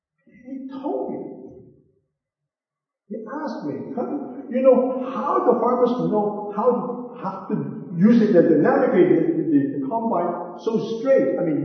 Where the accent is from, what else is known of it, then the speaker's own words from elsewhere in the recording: Manitoba, Canada; I'm from the Paris. I'm from Manitoba.